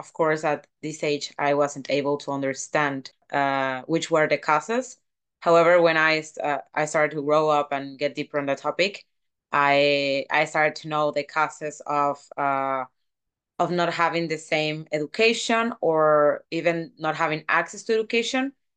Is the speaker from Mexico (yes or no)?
yes; Tabasco, Mexico; English is a second language; I'm from Mexico. I'm an education activist in my country, but especially in my state. It's called Tabasco in Southeast Mexico.